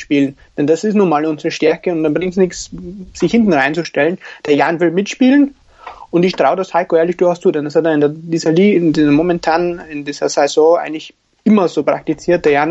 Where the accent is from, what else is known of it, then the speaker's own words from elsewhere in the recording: Regensburg, Bavaria, Germany; born there; ich bin gebürtiger Regensburger